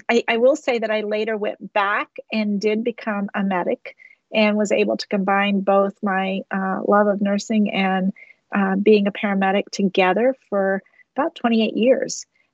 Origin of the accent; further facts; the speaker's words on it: Cascade, Virginia, United States; I grew up in rural Virginia, in an area called Cascade, very much a farming community with predominantly at that time tobacco farming and cows.